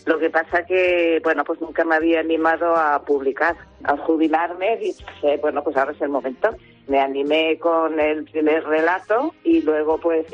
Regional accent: Jaca, Aragon, Spain; born there; Nací en Jaca, en Huesca. Mi padre era militar y fuimos naciendo cada uno en un sitio. Mis 2 hermanos mayores son de Irún y mi hermana Maribel y yo somos aragonesas.

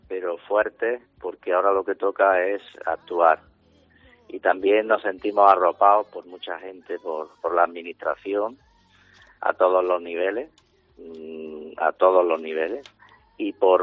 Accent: Maracena, Andalusia, Spain; porque nosotros somos de Maracena

